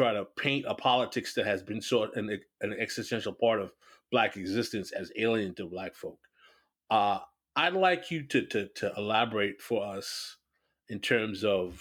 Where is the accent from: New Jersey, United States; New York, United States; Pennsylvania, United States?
New York, United States; now in Miami, United States; Yeah, I'm originally from the Northeast, so I'm from New York, and I went to law school in Boston. So I live in Miami now